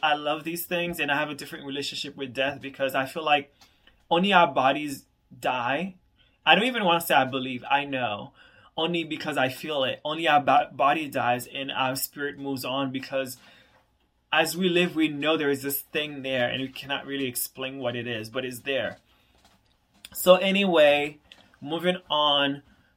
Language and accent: English; Haiti; growing up in Haiti, like in my early years, when coup d'etat happened around in the early 90s